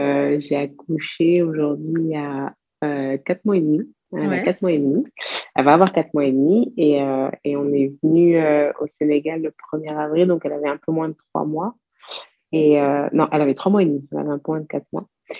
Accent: Reims, Grand Est, France; also born or lived in Creil; On a déménagé à Reims et j'ai grandi là-bas.

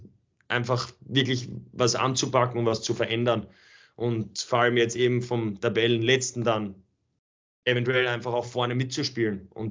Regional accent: Graz, Styria, Austria; also born or lived in Salzburg; nach Graz, natürlich ist es auch einfach meine Heimat. Ich bin sehr froh darüber, dass ich jetzt nach doch 9 Jahren in Salzburg wieder nach Hause zu meiner Familie nach Graz kommen kann.

